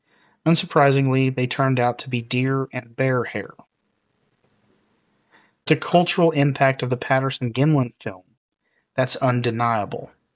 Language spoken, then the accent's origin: English; Canada; Fast forward to now, Sasquatch. Now I'm from Canada.